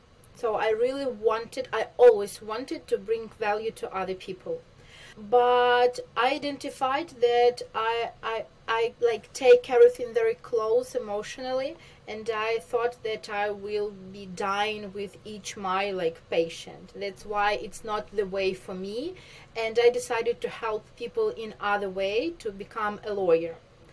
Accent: Vinnytsia, Vinnytsia Oblast, Ukraine; English is a second language; also born or lived in Kyiv; I was born in Vinnytsia. It's like city in Ukraine, not far from Kyiv, from the capital. Raised like till 18 in Vinnytsia, and then I moved to Kyiv.

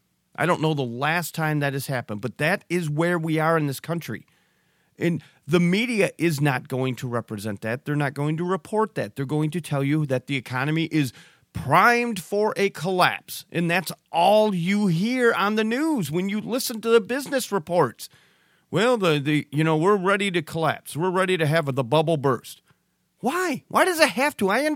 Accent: Michigan, United States; Let's look at Michigan, for example. My home state, where I'm broadcasting from right now.

